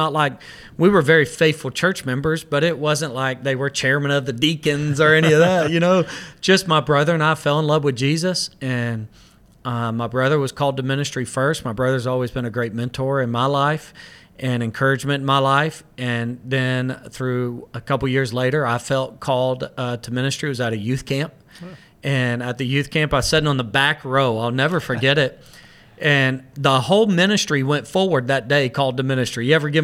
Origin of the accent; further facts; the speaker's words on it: Hot Springs, Arkansas, United States; also born or lived in Oklahoma; Yeah, I'm originally from Hot Springs. Took my first church in Springdale, Arkansas